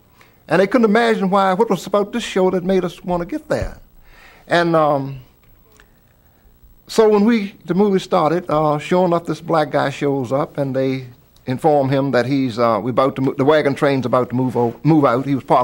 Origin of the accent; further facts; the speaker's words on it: Clifton Forge, Virginia, United States; In my hometown, Clifton Forge, Virginia, one of the major activities of young men, both black and white, in the late 30s and during World War II, was to go to the Saturday matinee to see cowboy movies.